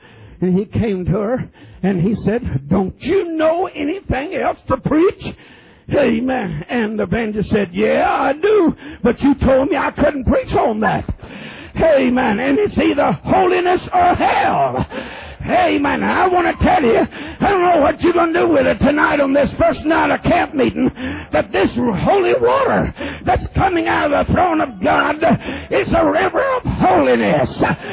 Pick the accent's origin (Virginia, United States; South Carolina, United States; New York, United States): Virginia, United States; Leesburg; there was a song that we sang pretty often in my home church where I grew up in Leesburg, Virginia.